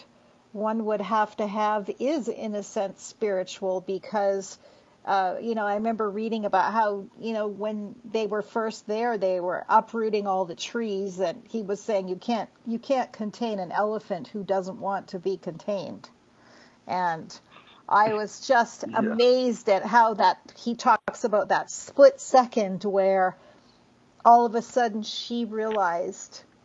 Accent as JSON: {"language": "English", "country": "Canada", "tie": "born or raised there", "lives_now": "United States", "said": "I grew up in Canada and I live in America"}